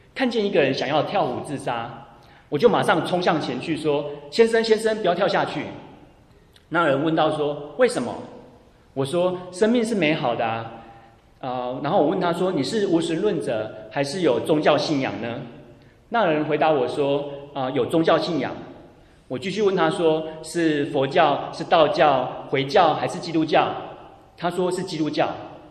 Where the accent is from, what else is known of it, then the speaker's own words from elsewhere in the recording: Malaysia; moved away as an adult; also born or lived in Taiwan; now in United States; 我是在台湾出生，在马来西亚长大。2000年的时候我来美国求学